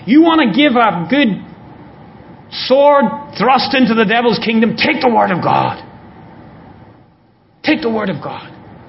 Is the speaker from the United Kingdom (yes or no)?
no; Ireland; When I grew up in Ireland